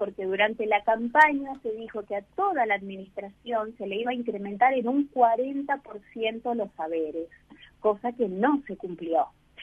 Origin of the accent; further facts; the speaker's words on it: Chaco, Argentina; born there; also born or lived in Misiones / Balcarce / Mar del Plata; yo no soy de acá de la zona, yo nací en El Chaco, viví muchos años en Misiones y después en Balcarce, por lo tanto tengo un poco de la idiosincrasia de distintos lugares, en Mar del Plata también.